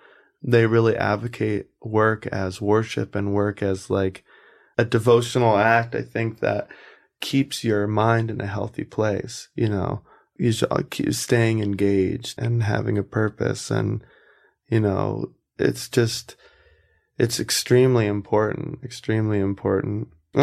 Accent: South Carolina, United States; I'm from South Carolina.

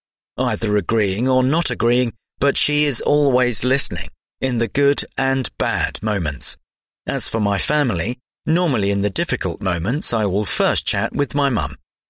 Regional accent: Portugal; my father works for my hometown council back in Portugal.

